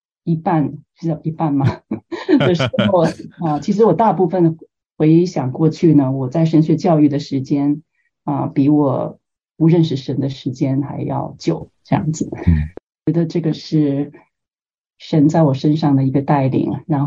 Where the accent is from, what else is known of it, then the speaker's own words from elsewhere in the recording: Beijing, China; born there; moved away; also born or lived in Hong Kong / United States; 我是在北京出生，在一个无神论的环境中长大，那后来全家移民去香港，那在香港也是没有接触过这个信仰，所以是在美国读大学的时候就是信主。